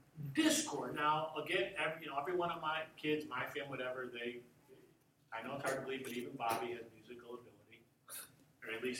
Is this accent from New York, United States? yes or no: yes; Herkimer, New York, United States; born there; that I was born in Herkimer. Back then, the center of the universe. Herkimer, New York. At Herkimer Memorial Hospital.